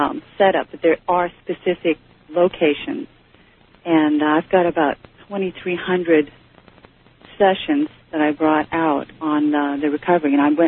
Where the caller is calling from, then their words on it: California, United States; And I'm calling from California, and I've just... arrived back in the United States from Germany after a few years over there.